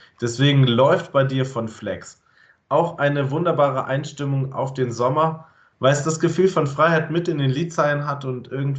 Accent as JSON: {"language": "German", "region": "Hamburg", "country": "Germany", "tie": "born or raised there", "said": "da kann ich meine Heimat und mein Hamburg nicht leugnen"}